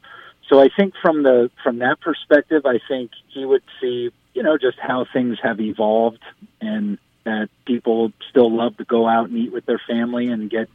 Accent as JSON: {"language": "English", "region": "Pennsylvania", "country": "United States", "tie": "born or raised there", "said": "you get in arguments with the people from Philly on what a real cheesesteak is, growing up in the Lehigh Valley"}